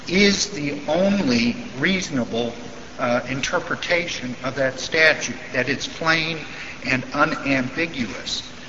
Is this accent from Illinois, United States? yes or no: no; Rice Lake, Wisconsin, United States; I'm from Rice Lake.